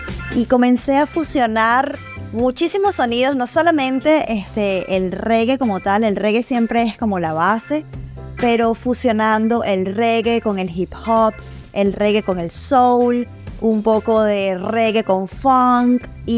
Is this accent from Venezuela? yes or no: yes; Caracas, Capital District, Venezuela; yo vengo de Caracas. Yo soy caraqueña de pura cepa, nacida y criada en esta tierra.